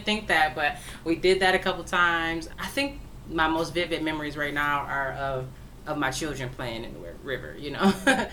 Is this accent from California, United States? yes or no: no; Detroit, Michigan, United States; Yeah, I grew up in Detroit.